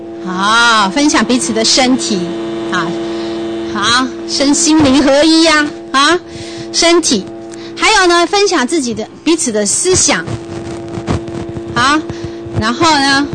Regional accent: Taipei, Taiwan; 我在台北长大。我在台北长大，那我不会台语。

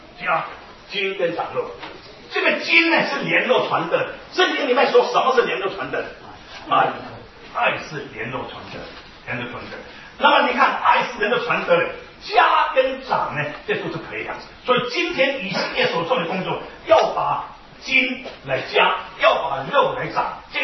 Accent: Singapore; 因为我是新加坡人，新加坡的报纸对我有感情。

